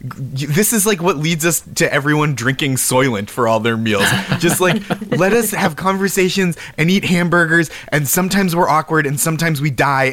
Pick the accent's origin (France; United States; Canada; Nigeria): United States; Boston, Massachusetts; now in New York City, United States; But I live in New York City. I grew up in Boston.